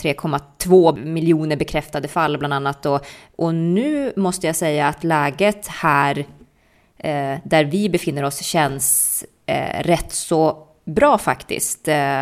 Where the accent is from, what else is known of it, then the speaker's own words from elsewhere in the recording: Sweden; när jag pratar med mina familj och vänner hemma i Sverige